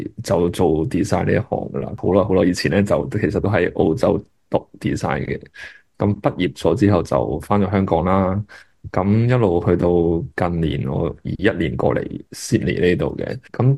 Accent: China; 可能真的我哋中国人或者亚洲的文化同西方文化有分别，

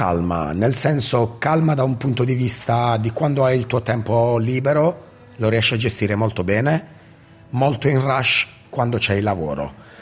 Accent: Mola, Apulia, Italy; now in Australia; nel nostro paesino, nel mio paesino di origine a Mola.

